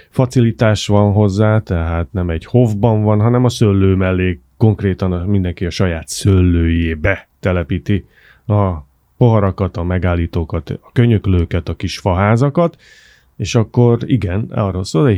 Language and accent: Hungarian; Hungary; próbáljunk tényleg elvonatkoztatni attól, hogy magyarok vagyunk, és nálunk a vízilabda az szent.